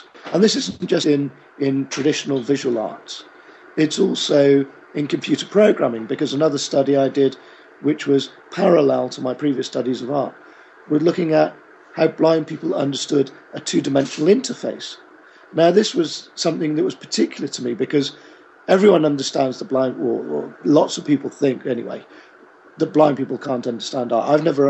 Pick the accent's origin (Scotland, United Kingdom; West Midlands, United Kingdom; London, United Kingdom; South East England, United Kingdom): South East England, United Kingdom; Canterbury; I'm from Canterbury in Kent, which is in the UK, and Canterbury as in the Chaucer and Canterbury Tales.